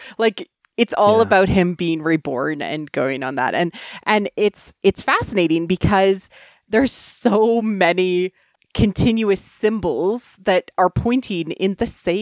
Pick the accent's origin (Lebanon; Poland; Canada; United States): Canada; 300 miles is a really I'm from Canada, we're in meters, I don't know miles.